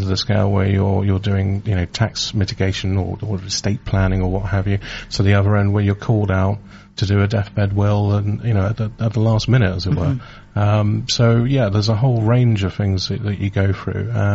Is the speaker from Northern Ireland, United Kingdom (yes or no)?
no; London, United Kingdom; now in Suffolk, United Kingdom; I was so from London I chased a girl to Suffolk of all places.